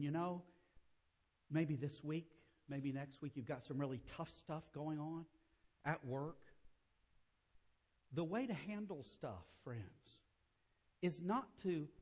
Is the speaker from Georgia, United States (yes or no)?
no; Mississippi, United States; also born or lived in Louisiana; And I'm from Mississippi and Louisiana. And when I fix this gumbo, you know, I'm putting in it peppers and onions and garlic and okra.